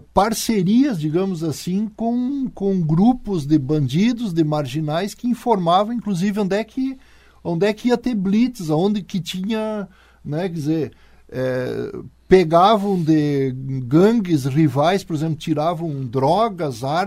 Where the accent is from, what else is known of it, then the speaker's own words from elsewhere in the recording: Brazil; mais vergonha a gente tem de dizer que a gente é brasileiro